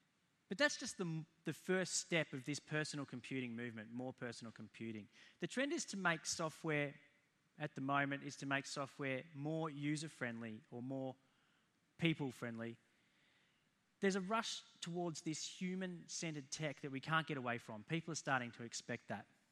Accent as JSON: {"language": "English", "country": "Australia", "accent": "Australian", "said": "so my Aussie accent doesn't come off so great on that one."}